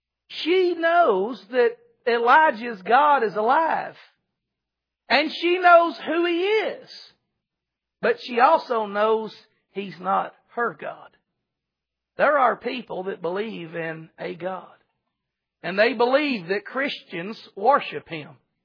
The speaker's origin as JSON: {"language": "English", "town": "Greenwood", "region": "Arkansas", "country": "United States", "tie": "born or raised there", "lives_now": "Van Buren, United States", "said": "Lord, why am I in Van Buren, Arkansas? I grew up in Greenwood. Why can't I go back to Greenwood?"}